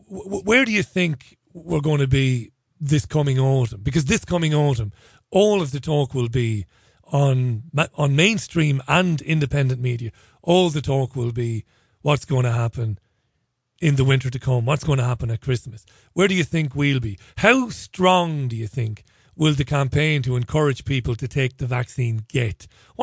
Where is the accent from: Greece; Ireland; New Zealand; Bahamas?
Ireland; I know I'm an Irishman. I shouldn't say this.